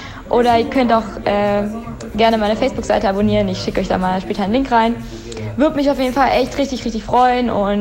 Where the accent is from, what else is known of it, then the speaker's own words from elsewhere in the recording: Berlin, Germany; ich komme aus Berlin. Eine richtig krass coole Stadt, wie ich finde.